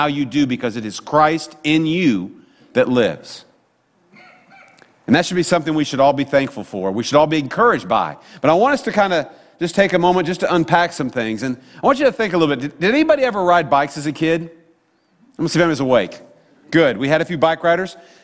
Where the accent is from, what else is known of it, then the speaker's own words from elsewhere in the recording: Sedalia, Missouri, United States; And we've lived in a couple of places growing up, but primarily remember growing up in Sedalia, Missouri